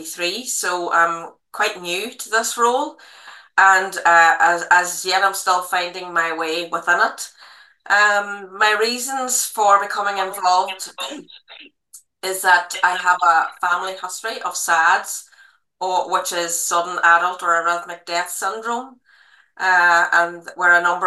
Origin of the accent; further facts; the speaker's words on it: Ireland; I come from Ireland